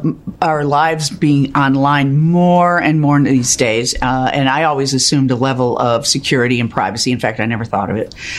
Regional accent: Chicago, Illinois, United States; You know, I have great WGN memories of growing up in Chicago.

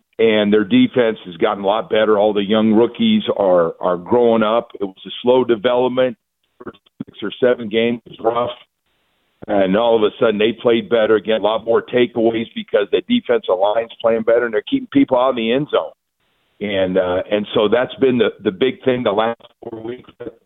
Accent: California, United States; I grew up in California and played in the Pac-8 and then the Pac-10 and then, you know, got drafted by Miami.

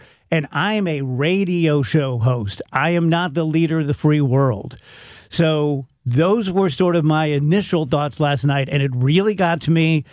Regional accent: United States; the first time I can remember being holistically frightened as an American

